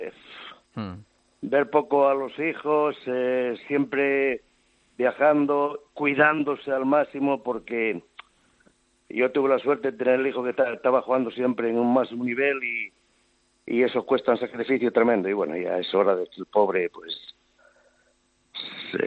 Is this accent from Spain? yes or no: yes; Asturias, Spain; Como decimos asturianos, pasado por cazu.